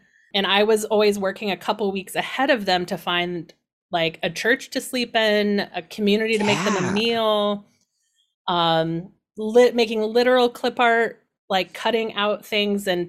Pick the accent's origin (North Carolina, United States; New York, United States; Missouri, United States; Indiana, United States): Indiana, United States; I'm from Indiana. What do I know about orchids?